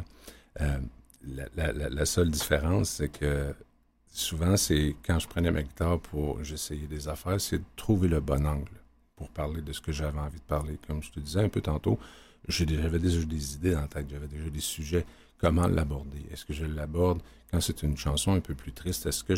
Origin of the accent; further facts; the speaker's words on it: Isle-aux-Coudres, Quebec, Canada; Je viens de l'île aux Coudres, dans Charlevoix.